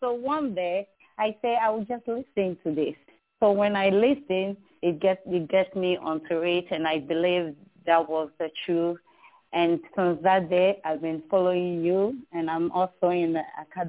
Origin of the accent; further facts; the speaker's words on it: Ghana; now in Norway; I'm from Ghana.